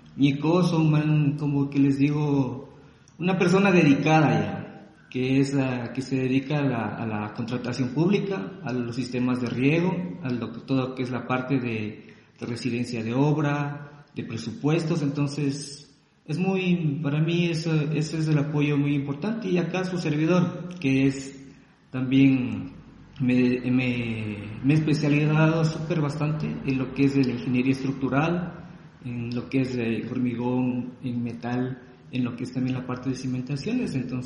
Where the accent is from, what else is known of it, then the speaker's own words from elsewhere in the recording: Ecuador; now in Riobamba, Ecuador; soy ecuatoriano. Soy ecuatoriano, tengo 35 años … soy ingeniero civil, soy ingeniero en diseño gráfico. Y pues acá, ahorita resido en Riobamba, que es una bella ciudad